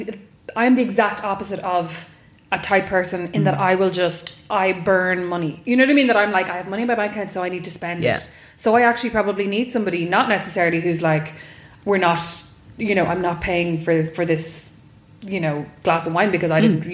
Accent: Leinster, Ireland; Like, I'm from Kildare, so I'm from not a farming background, but a farming area.

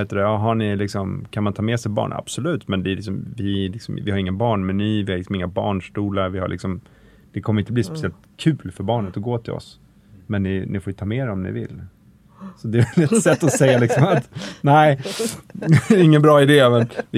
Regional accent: Sweden; det är ganska intressant, för att vi är liksom svenskar, vi anpassar ju oss efter barnen.

